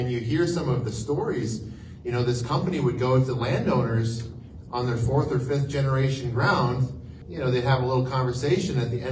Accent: Dell Rapids, South Dakota, United States; I'm from Del Rapids. I'm the Speaker of the House.

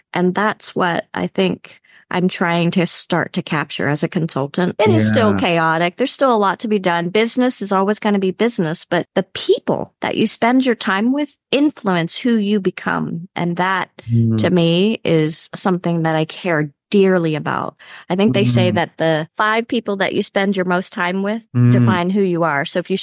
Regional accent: United States; English is a second language; I grew up here in America, but English is my second language.

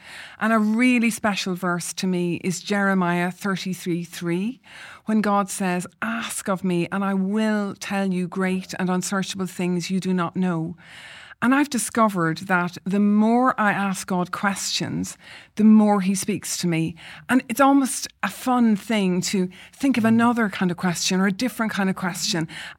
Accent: Cork, Munster, Ireland; also born or lived in Northern Ireland; now in United Kingdom; I am Irish, like Emma, and born in the north of Ireland, actually, and then moved to Cork in the south. So I don't sound like you, Emma, even though we both spent time in the north of Ireland, but a very different accent.

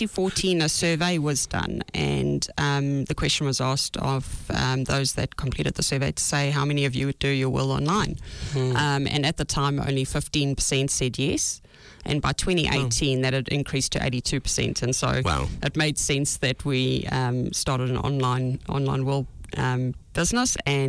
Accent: South Africa; moved away as an adult; now in New Zealand; So I moved to New Zealand from South Africa 16 years ago and went into recruitment.

